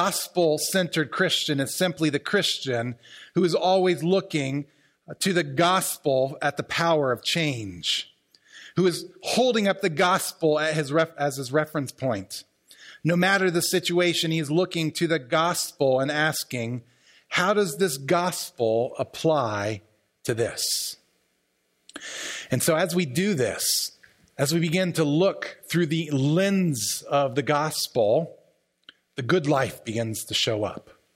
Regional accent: Maryland, United States; And I'm from Maryland, where firearms are hard to get. And then I moved up here

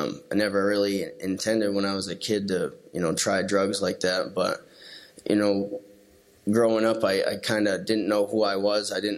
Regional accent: Tamworth, New Hampshire, United States; I'm from Tamworth area up near Conway, and I grew up with a great family, when I was a kid, going camping, fishing, hunting with my dad

